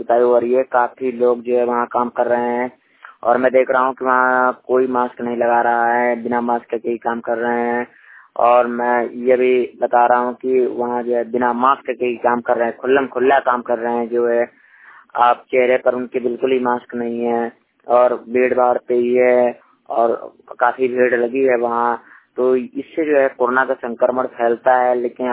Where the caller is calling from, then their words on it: Banda, Uttar Pradesh, India; श्रमिक वाणी रिपोर्टर जिला बांदा उत्तर प्रदेश से।